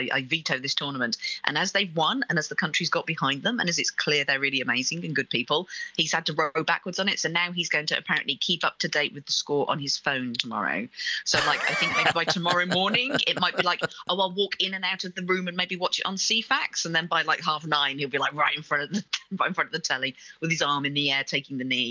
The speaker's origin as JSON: {"language": "English", "town": "Wolverhampton", "region": "West Midlands", "country": "United Kingdom", "tie": "born or raised there", "said": "I was brought up in Wolverhampton."}